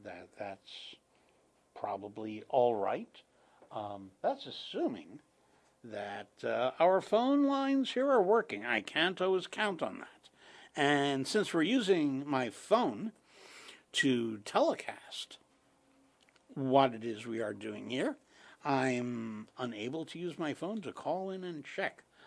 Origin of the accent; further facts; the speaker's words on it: Jackson Heights, New York, United States; now in Brooklyn, United States; I grew up in Jackson Heights. I spent my first 40 years in Jackson Heights. I'm in Brooklyn now, in the very, very south end of Brooklyn, Bay Ridge, to be specific.